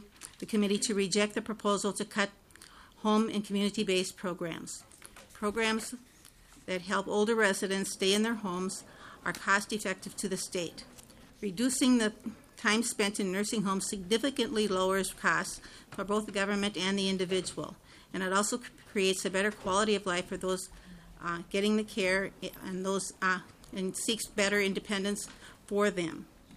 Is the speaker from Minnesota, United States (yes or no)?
yes; Minnesota, United States; I'm also a Minnesotan